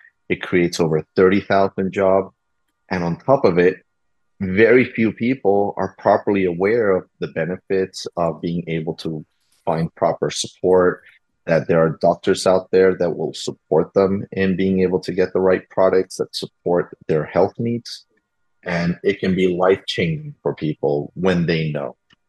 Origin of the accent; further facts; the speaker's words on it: Florida, United States; I'm super excited to be bringing an event to my home state here in Florida